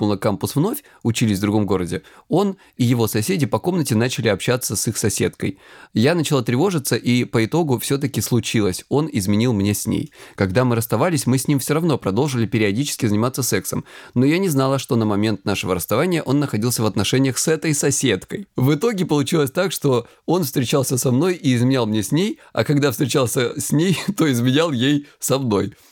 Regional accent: Krasnodar Krai, Russia

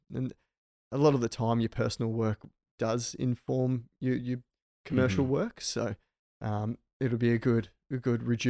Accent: Margaret River, Western Australia, Australia; Went back down to my hometown in Margaret River, was surfing a notorious reef break

